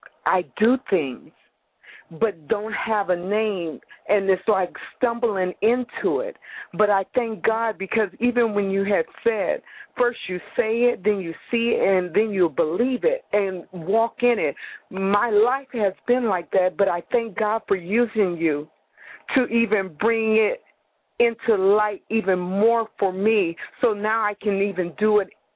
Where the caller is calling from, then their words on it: Erie, Pennsylvania, United States; I'm calling from Erie, Pennsylvania